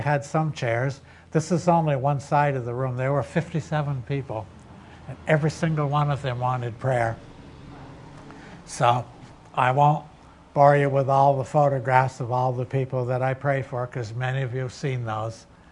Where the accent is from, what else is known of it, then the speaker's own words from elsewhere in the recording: Vermont, United States; I'm from Vermont.